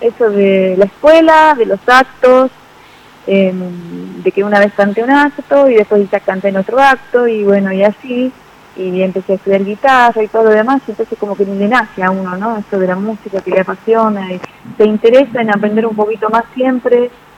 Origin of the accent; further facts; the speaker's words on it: Chilecito, La Rioja, Argentina; born there; yo vivo en la capital, pero soy nacida en Chilecito